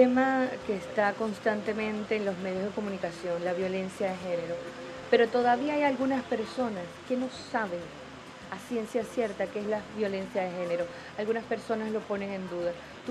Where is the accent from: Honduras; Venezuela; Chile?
Venezuela; now in Sevilla, Spain; venezolana que está en Sevilla y es parte activa de esta ciudad